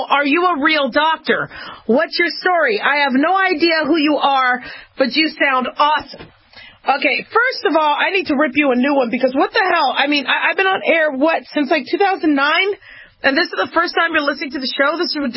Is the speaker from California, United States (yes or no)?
yes; Los Angeles, California, United States; born there; And then I was born in Los Angeles.